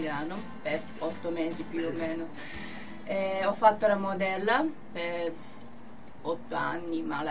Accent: Japan; Italian is a second language; also born or lived in United States; Sono giapponese, però sono nata negli Stati Uniti. Ma ho vissuto quasi tutta la mia vita in Giappone.

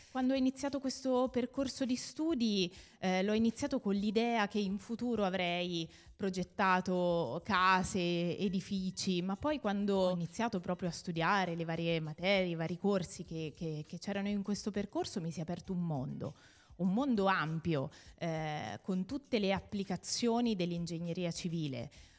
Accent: Perugia, Umbria, Italy; io sono di Perugia e con la mia famiglia, prima di sposarmi, vivevo in una campagna, in una zona non servita dall'acquedotto.

